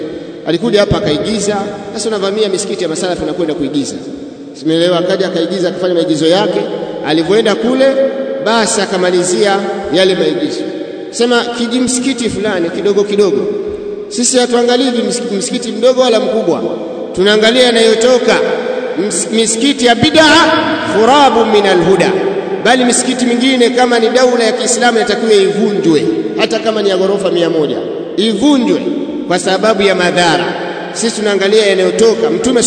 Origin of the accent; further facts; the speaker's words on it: Mwanza, Tanzania; sababu mimi natokea Mwanza